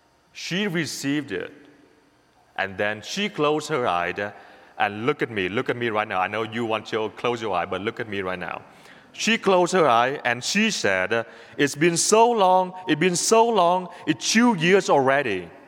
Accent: Vietnam; moved away; I grew up in Vietnam. I came here 8 years ago, and I grew up really poor country, and I lived with my grandparents

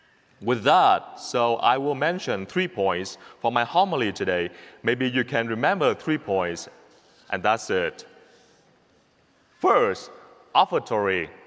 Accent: Vietnam; accent: Vietnamese; English is a second language; I just know that my accent can be an advantage for you all

